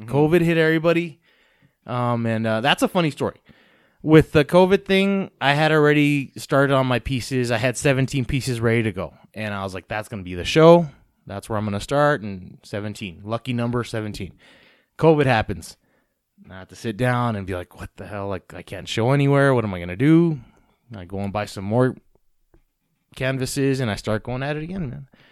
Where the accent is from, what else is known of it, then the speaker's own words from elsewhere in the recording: El Paso, Texas, United States; So, look at El Paso, man. It's just a special place. And, you know, growing up, I was watching anime from Juarez